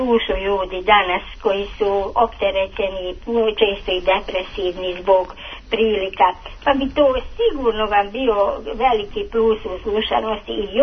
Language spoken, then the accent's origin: Serbian; Subotica, Vojvodina, Serbia; born there; A inače sam rodom Subotičanka, samo što je … pa ja sam zato sad ovdje.